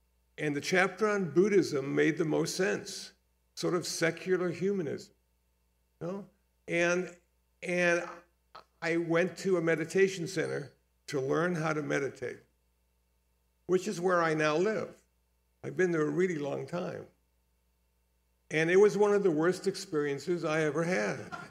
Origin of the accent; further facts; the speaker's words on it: Phoenix, Arizona, United States; also born or lived in Iowa / Wisconsin; now in Los Angeles, United States; So I was born in Iowa 76 years ago, as a matter of fact, and raised in Phoenix, Arizona, spent some time in Wisconsin, lived in L.A. since 1969.